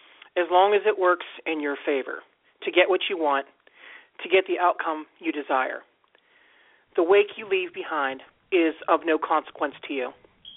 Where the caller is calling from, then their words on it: Steubenville, Ohio, United States; I'm calling from Ohio.